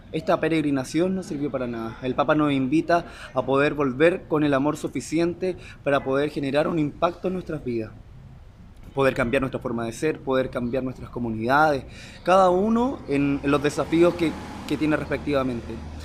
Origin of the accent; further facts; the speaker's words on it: Chile; Santo Padre, somos de Chile, lo saludo y le digo, nos podemos tomar una fotografía con usted?